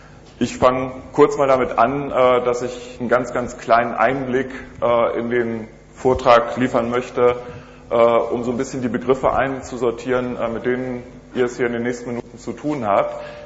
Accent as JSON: {"language": "German", "town": "Hanover", "region": "Lower Saxony", "country": "Germany", "said": "Ich komme aus Hannover und arbeite dort für die Firma SSV Embedded Systems"}